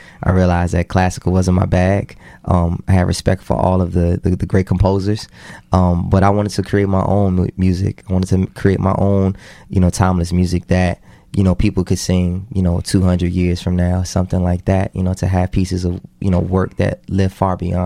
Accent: Washington, District of Columbia, United States; I'm from Washington, D.C. originally.

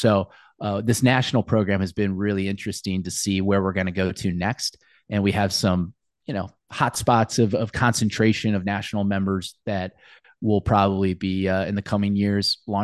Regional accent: Akron, Ohio, United States; so different than what I grew up with in Akron, Ohio, with Firestone Country Club and Portage Country Club and Fairlawn Country Club

